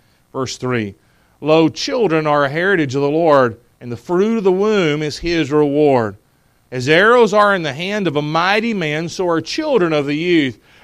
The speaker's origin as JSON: {"language": "English", "region": "North Carolina", "country": "United States", "said": "Now, I'm from Eastern North Carolina. I got red hair and freckles. I'm not Italian"}